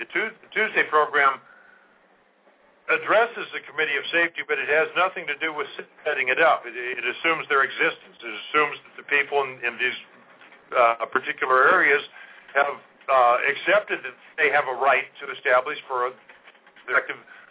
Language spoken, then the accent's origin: English; California, United States; I was raised in California. When I got back from Vietnam, California had the best roads in the country.